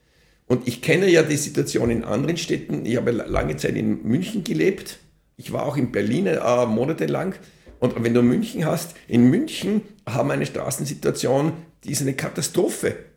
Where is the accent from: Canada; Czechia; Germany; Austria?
Austria; Vienna; Ich bin in der Rotenhofgasse aufgewachsen.